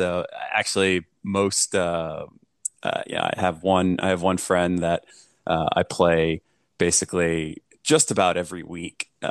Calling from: Victoria, British Columbia, Canada; Wherever I lay my head is home kind of these days. But I'm calling in from Victoria, British Columbia, where my partner lives full time. And then I also live part time in Colorado.

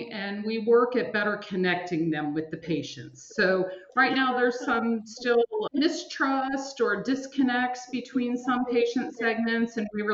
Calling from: Raleigh, North Carolina, United States; I am calling in from Raleigh, North Carolina, the Research Triangle Park area.

